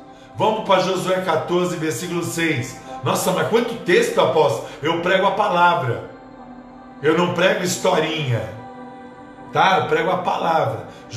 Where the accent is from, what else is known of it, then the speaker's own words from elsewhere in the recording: Paraná, Brazil; Eu sou do norte do Paraná.